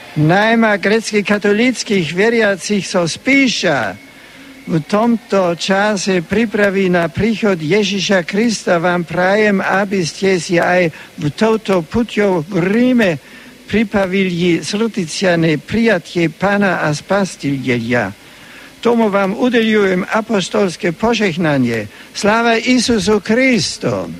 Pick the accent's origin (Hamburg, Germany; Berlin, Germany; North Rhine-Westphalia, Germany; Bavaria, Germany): Bavaria, Germany; Und besonders grüße ich heute die Gäste aus Ruhpolding, aus meiner Heimat.